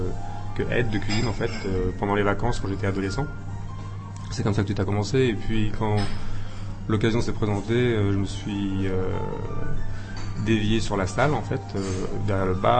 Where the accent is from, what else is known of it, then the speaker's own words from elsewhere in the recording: Nantes, Pays de la Loire, France; je suis originaire de Nantes, en ce qu'on appelait la Bretagne.